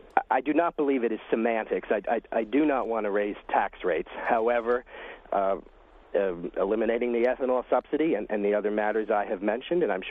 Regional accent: Glen Gardner, New Jersey, United States; I was raised in Glen Gardner, and I was pleased to be in a setting where I was raised.

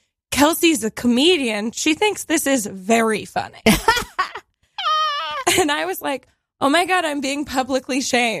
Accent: Texas, United States; I'm from Texas as well.

